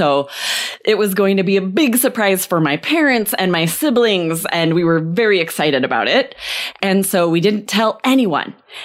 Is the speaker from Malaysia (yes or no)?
no; Arizona, United States; We're from Arizona. It never snows here.